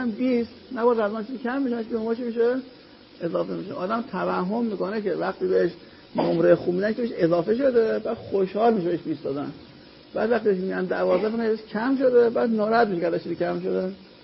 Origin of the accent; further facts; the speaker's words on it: Iran; تو من ایرانی ام، اینا هم ایرانی ان دیگه